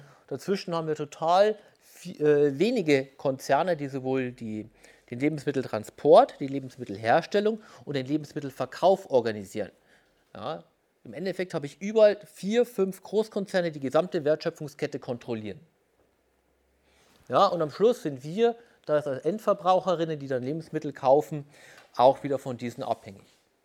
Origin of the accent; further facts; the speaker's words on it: Germany; Ja, ich komme ja aus Deutschland